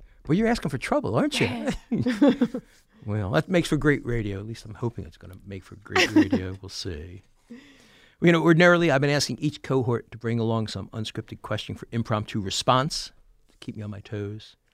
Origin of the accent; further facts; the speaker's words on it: Abington, Pennsylvania, United States; past president of the Professionally Speaking Toastmasters Club in my hometown of Abington.